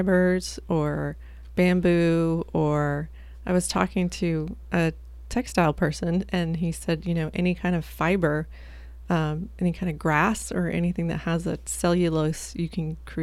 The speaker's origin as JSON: {"language": "English", "town": "Bridgnorth", "region": "West Midlands", "country": "United Kingdom", "said": "I'm from Bridgnorth in Shropshire in England."}